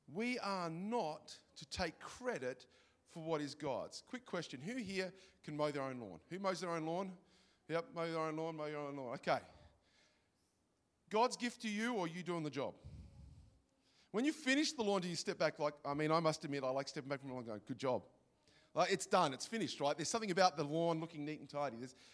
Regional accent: Greystanes, New South Wales, Australia; I drove past the city this morning because I come from Greystanes, the Great West.

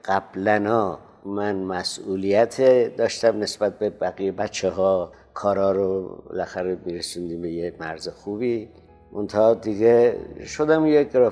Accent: Iran; من از ایران آمدم.

